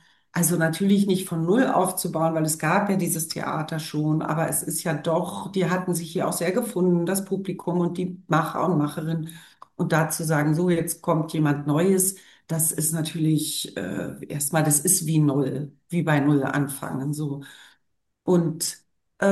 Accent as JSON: {"language": "German", "region": "Berlin", "country": "Germany", "tie": "born or raised there", "said": "in Diva Berlin gebe ich eben meinen Blick auf meine Heimatstadt."}